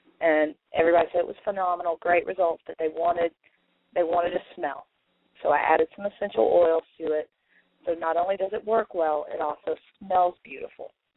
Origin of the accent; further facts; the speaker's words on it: Louisiana, United States; Well, I am from Louisiana, but I don't